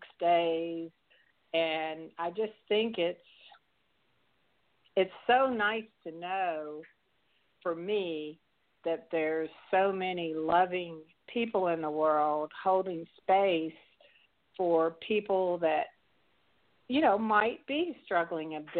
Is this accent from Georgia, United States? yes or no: yes; Atlanta, Georgia, United States; because even though I grew up in the Emory area in Atlanta, we had 2 miles of woods behind our house where people couldn't build on